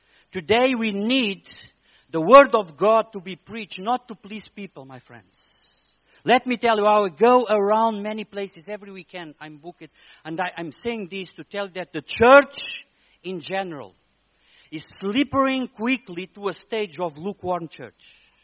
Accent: Lisbon, Portugal; English is a second language; now in Malaysia; I'm a Portuguese. I live in Lisbon. I was born in Lisbon. I work in Lisbon in symphonic orchestra 21 years.

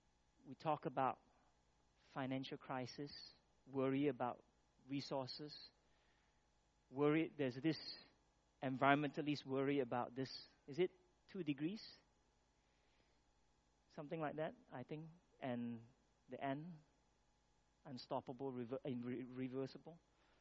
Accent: Malaysia; You know, we sit here as Malaysian, complain about the state of our country.

